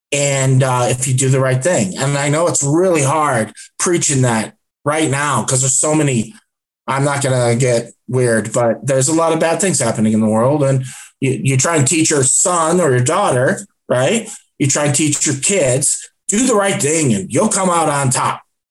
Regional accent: Chicago, Illinois, United States; moved away as an adult; now in Utah, United States; And I've been in Utah since 2001. I was born in the Midwest. I'm at heart Chicagoan.

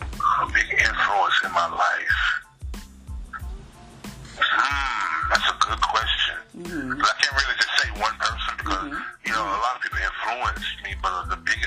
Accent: Pittsburgh, Pennsylvania, United States; Well, I'm from Pittsburgh, so I had to have some hot links. Pittsburgh hot links are like a staple where I'm from

